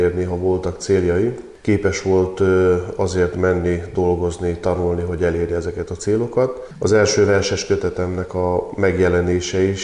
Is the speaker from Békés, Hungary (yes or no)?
yes; Békés, Hungary; Itt ebben a házban gyerekeskedtem, oda vittek haza a szülők a szülőotthonból, és 6 éves koromig ott éltem.